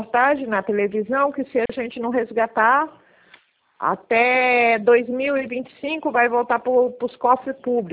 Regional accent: Sorocaba, São Paulo, Brazil; Então, e eu sou de Sorocaba. E hoje aqui em Sorocaba é feriado.

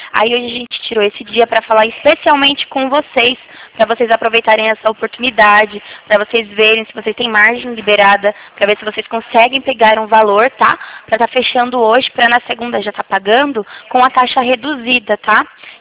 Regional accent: Itatiba, São Paulo, Brazil; Eu sou aqui de Itatiba.

